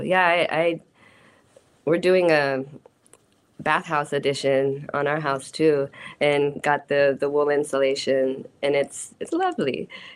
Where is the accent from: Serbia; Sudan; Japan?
Japan; also born or lived in United States / Nepal; I grew up in Japan off and on for 7 years before going back to the States for university. And somewhere within growing up, I also lived in Nepal for a couple of years. And it's like, you know, formative years, 9 through 11 years old.